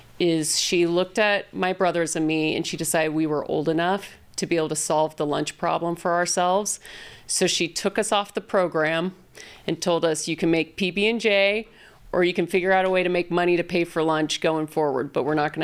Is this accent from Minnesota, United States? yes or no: no; Houston, Texas, United States; I grew up in Houston.